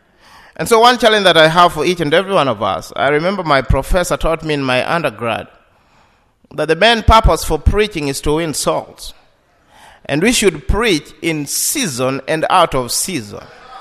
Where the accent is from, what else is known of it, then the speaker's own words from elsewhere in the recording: Kenya; I'm a Kenyan. So most of these experiences were not strange to me.